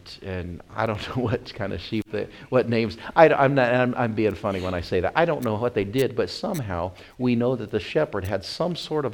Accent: Wyoming, United States; I grew up in Wyoming, and there's a lot more shepherding out there.

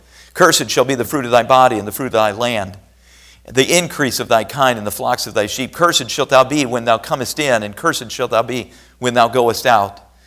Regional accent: Iowa, United States; And I've caught myself on the farm that I grew up in Iowa praying for rain.

